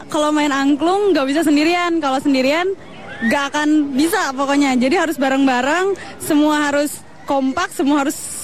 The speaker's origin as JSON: {"language": "Indonesian", "town": "Bandung", "region": "West Java", "country": "Indonesia", "said": "Iya, kita dari Bandung."}